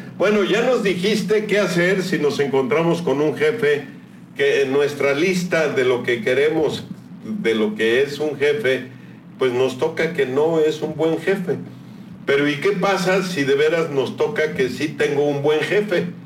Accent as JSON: {"language": "Spanish", "country": "Mexico", "said": "Somos mexicanos y tenemos mucho que orgullecernos de ser mexicanos."}